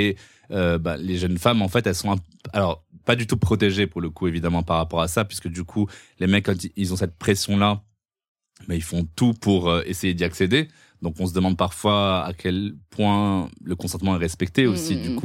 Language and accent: French; Morocco; moi, j'ai grandi au Maroc